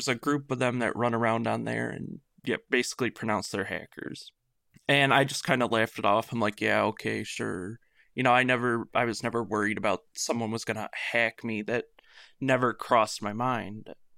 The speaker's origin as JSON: {"language": "English", "region": "Michigan", "country": "United States", "said": "I am from Michigan."}